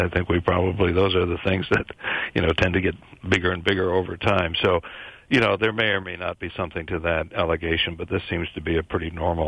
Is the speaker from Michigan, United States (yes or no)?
no; Minnesota, United States; now in Boston, United States; Can I send you some of our snow from Boston? I grew up in Minnesota